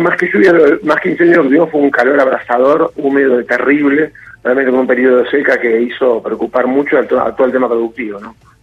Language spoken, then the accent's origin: Spanish; Argentina; nosotros como argentinos